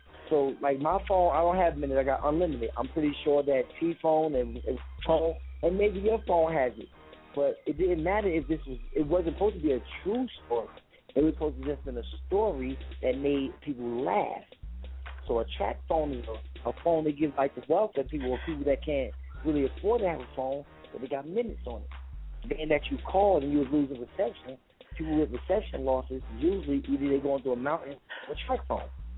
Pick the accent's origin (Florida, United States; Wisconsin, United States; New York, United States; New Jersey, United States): New Jersey, United States; And, you know, Dave, I'm from North New Jersey.